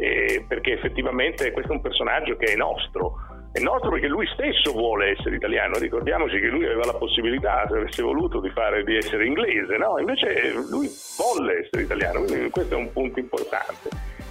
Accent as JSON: {"language": "Italian", "town": "Bologna", "region": "Emilia-Romagna", "country": "Italy", "tie": "born there", "said": "io sono nato a Bologna come Marconi, sono nato in aprile anch'io come Marconi"}